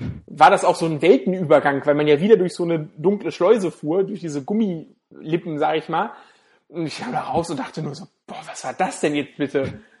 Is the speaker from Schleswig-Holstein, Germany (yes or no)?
no; Lower Saxony, Germany; Bei uns in Niedersachsen, also wir kommen ja aus Südniedersachsen, an der Grenze zu Hessen, oder fast an der Grenze zu Hessen